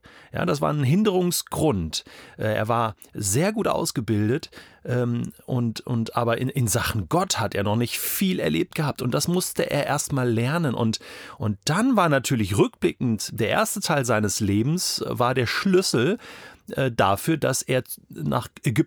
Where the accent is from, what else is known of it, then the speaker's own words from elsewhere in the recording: Germany; Ich meine, ich komme aus Deutschland, ich habe eine deutsche Prägung, eine westeuropäische Prägung.